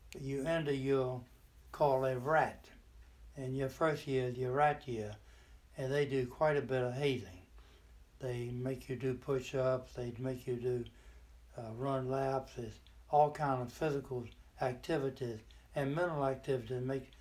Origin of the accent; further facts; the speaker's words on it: Hopewell, Virginia, United States; I grew up in Hopewell, Virginia, right near a place called, in those days, Camp Lee, which was an Army post.